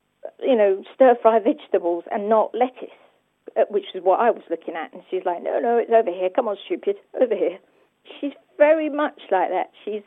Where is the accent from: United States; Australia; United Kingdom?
United Kingdom; London; from London, and I have a black Labrador Retriever guide dog called Sky.